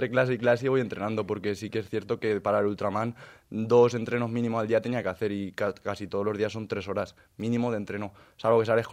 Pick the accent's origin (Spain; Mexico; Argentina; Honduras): Spain; Motilla del Palancar, Castilla-La Mancha; Sí, allí en mi pueblo, sí, en Cuenca.